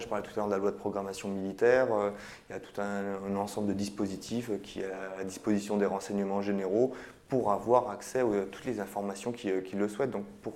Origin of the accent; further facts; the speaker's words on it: Montpellier, Occitanie, France; Moi, personnellement, je suis de Montpellier